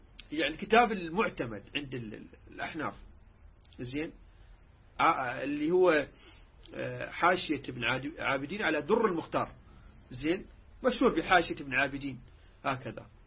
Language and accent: Arabic; Iraq